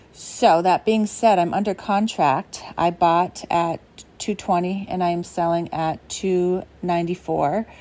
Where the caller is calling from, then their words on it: Wakefield, Rhode Island, United States; I'm calling from Wakefield, Rhode Island, and I'm a huge fan of the show.